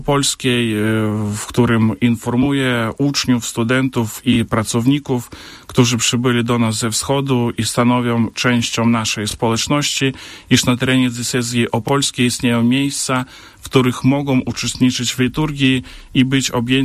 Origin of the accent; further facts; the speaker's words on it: Belarus; Polish is a second language; Ja dzisiaj również będę mówił do was po polsku, ale nie tak jak wy, dlatego że pochodzę z Białorusi. Jestem kaplanem archidiecezji mińsko-mohylewskiej.